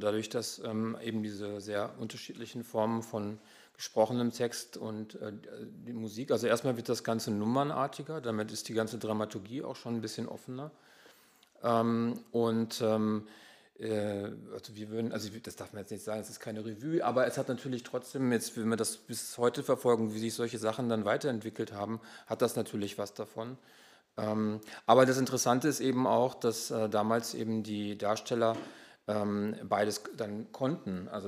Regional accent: Germany; als Deutscher hätte ich natürlich schon gerne auch durchaus gearbeitet mit durchgehend deutschen Texten

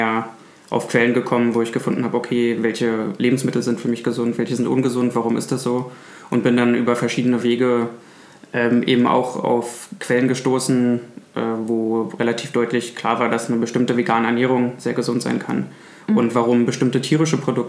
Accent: Templin, Brandenburg, Germany; now in Berlin, Germany; Ich bin 27 und ich komme aus Templin in Brandenburg und wohne jetzt seit 7 Jahren in Berlin.

